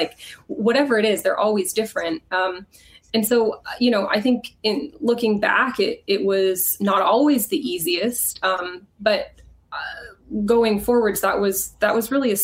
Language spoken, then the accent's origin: English; Houston, Texas, United States; also born or lived in Chicago / Seattle; I was born in Houston. I moved to Chicago kind of for about the middle school years, and I went to high school out in the suburbs of Seattle.